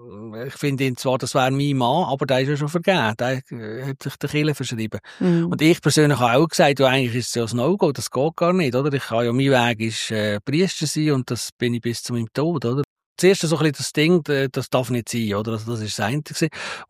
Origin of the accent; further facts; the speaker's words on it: Basel-Landschaft, Switzerland; Also, ich bin auch so aufgewachsen auf dem Land. Also, ein grosser Teil im Laufental, wo 6 oder 10 Dörfli ist.